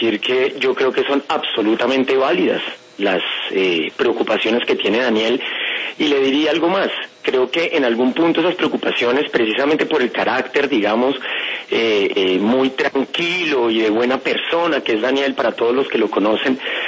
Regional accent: Colombia; podemos perder como colombianos estas dos instituciones que nos dejó Fanny y en las que crecimos muchos de nosotros.

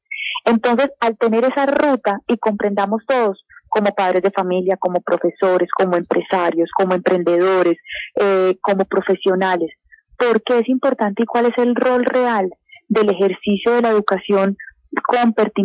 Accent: Colombia; cómo nos queremos ver como colombianos

